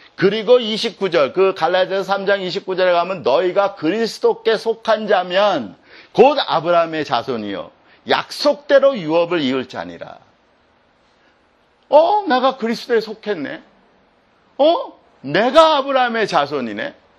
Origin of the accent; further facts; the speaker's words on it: South Korea; 내가 한국인인데도 불구하고 성경이 가르쳐 주잖아요.